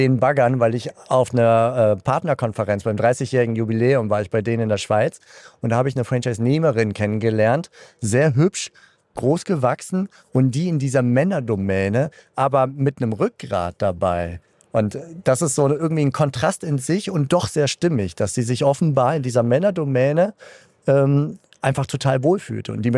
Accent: Cologne, North Rhine-Westphalia, Germany; wir als Kölsche

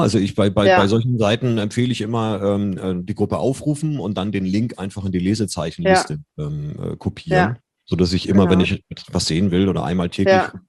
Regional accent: Germany; wir sind ja Deutsche

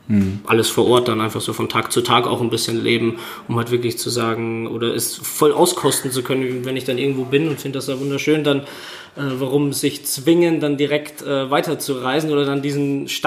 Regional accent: Austria; ich bin jetzt seit 6 Jahren, sechs Jahre sind's. 2013 bin ich hierher gekommen. Und ursprünglich komme ich so ziemlich aus der Mitte von Österreich. Das ist jetzt irgendwie keine größere Stadt in der Nähe.

